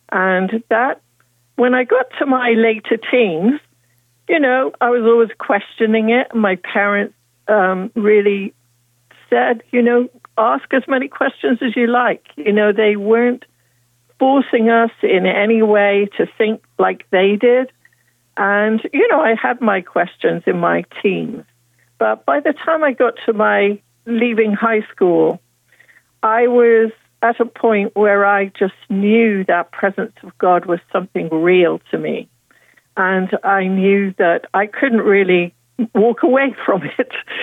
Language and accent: English; United Kingdom; I grew up in the United Kingdom. You can probably hear that in my voice.